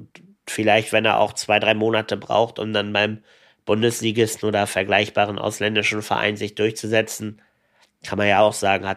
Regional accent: Hamburg, Germany; Gerade wir beide haben da schon sehr viel gesehen als Hamburger

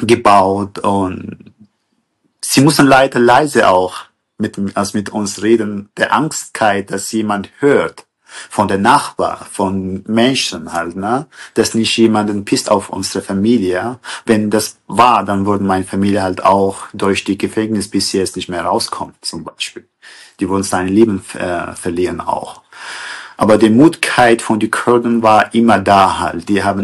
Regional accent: Kobani, Aleppo Governorate, Syria; German is a second language; also born or lived in Damascus; Ich stamme aus Kobani in Rojava, Kurdistan. Meine Kindheit verbrachte ich inzwischen der Stadt Kobani und meine kleinen Dorf Scharakle. Später lebte ich meine jugendliche Zeit halt in der syrischen Hauptstadt Damaskus. Mit dem Ausbruch des Kriegs in Syrien kehrte ich wieder zurück nach Kobani

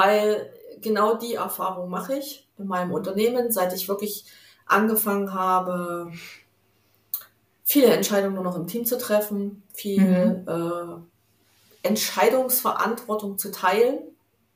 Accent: East Germany, Germany; ich bin halt Ostdeutsche. Ich habe halt... Und nein, ich komme nicht aus Sachsen.

